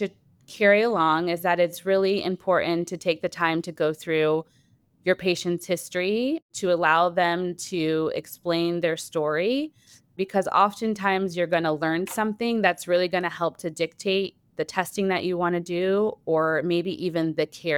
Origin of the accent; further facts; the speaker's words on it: Indiana, United States; So I am originally from Indiana. So I completed my undergraduate training at Indiana University in Bloomington.